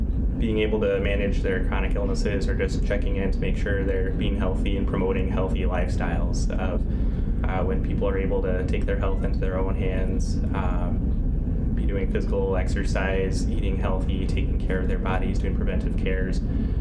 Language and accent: English; Geneseo, United States; growing up in Geneseo, we had a doctor who went to our church that was good friends with us